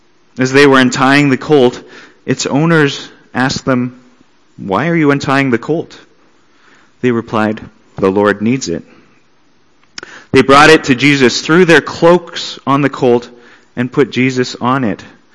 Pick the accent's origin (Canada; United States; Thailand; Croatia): Canada; Lethbridge, Alberta; born there; I said, "I was born in Lethbridge, sir."